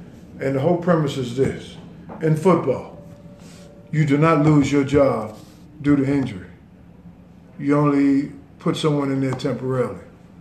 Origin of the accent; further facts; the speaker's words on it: Brooklyn, New York, United States; I said, hey, I came from Brownsville, Brooklyn, New York. I grew up in the streets.